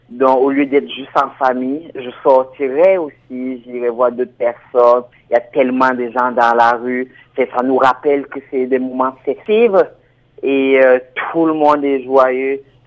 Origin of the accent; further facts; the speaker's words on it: Cameroon; Oui, je suis originaire du Cameroun.